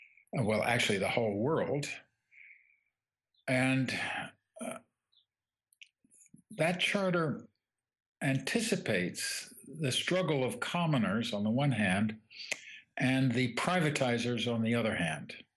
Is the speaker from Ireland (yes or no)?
no; England, United Kingdom; for me, thinking of England, which I've largely studied, and I grew up in England